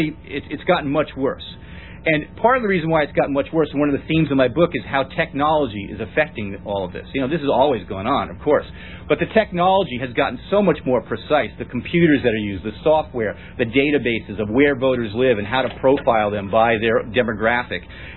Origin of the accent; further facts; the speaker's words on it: San Francisco, California, United States; You know, California, for instance, where I live, I'm from San Francisco.